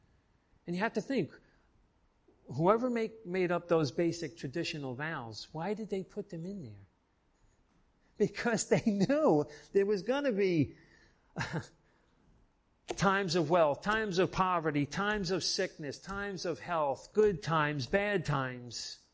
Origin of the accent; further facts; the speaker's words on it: Bayonne, New Jersey, United States; growing up in Bayonne and seeing these old Italian ladies in the neighborhood dressed in black all the time.